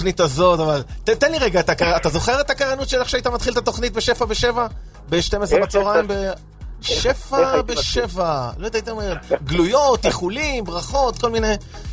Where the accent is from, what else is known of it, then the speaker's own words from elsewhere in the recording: Bat Yam, Tel Aviv District, Israel; אני בת ימי במקור